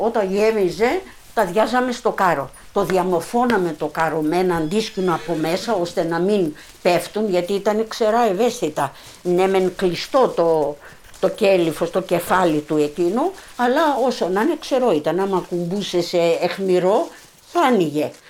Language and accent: Greek; Palaio Kastrosero, Greece; born there; Γεννήθηκα στο Παλαιό Καστροσερό το 1940.